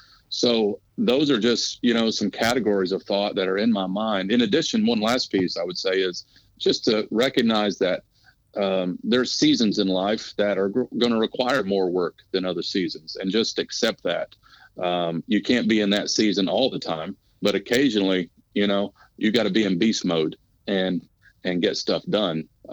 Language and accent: English; Detroit, Michigan, United States; born there; now in Raleigh, United States; I was born in Detroit. My dad's born and raised Detroit.